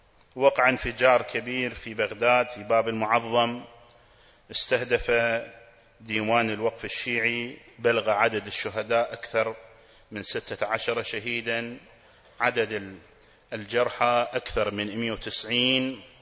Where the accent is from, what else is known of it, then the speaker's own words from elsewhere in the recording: Kuwait; ما هي مسؤوليتنا نحن ككويتيين؟